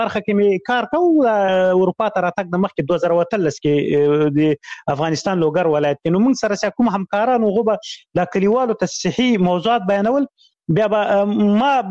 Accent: Khyber Pakhtunkhwa, Pakistan; ما ماشومتوب په شمشتو کې تیر کړی، شمشتو مهاجرینو کمپوس، هغه د هغه پخواني جهادي رهبرانو ندیو رهبر کمپ و مشهور کمپ و زه په هغه کې لوی سوی یم.

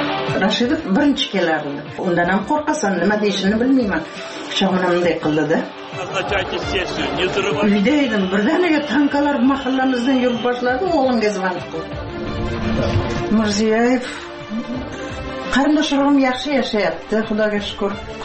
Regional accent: Piskent, Tashkent Region, Uzbekistan; yer to'lada 3 km Piskent sentriga maktabga qatnaganman.

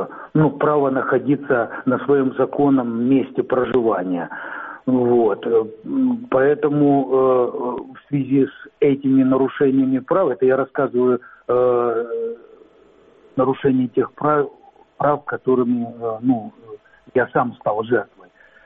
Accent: Simferopol, Crimea, Ukraine; Я уроженец города Симферополя, всегда проживал и работал в Крыму.

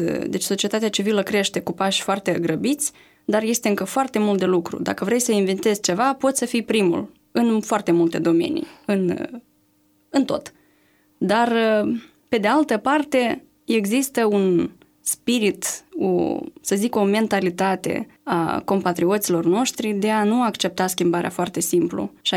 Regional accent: Moldova; noi avem încă o problemă, ca moldoveni, ca țară, ca o comunitate.

